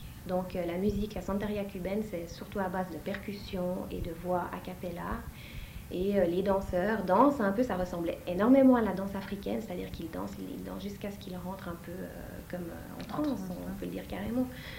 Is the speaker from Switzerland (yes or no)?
yes; Geneva, Switzerland; je suis européenne, je viens de Suisse, je viens de Genève et j'aime votre musique